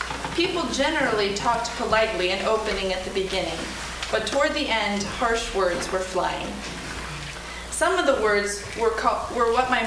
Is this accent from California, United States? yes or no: no; Spokane, Washington, United States; I'm from Spokane, Washington, and I co-authored the chapters on food and story with my sister Emily and my mom Susan.